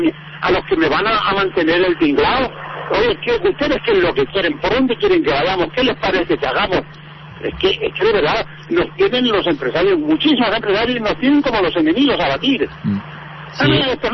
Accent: Villaseca de la Sagra, Castilla-La Mancha, Spain; Villaseca de la Sagra, mi pueblo

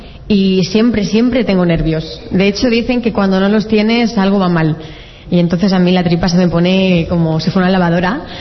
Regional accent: Leganés, Community of Madrid, Spain; Hombre, sí, lo de Leganés, sí, porque soy de Leganés.

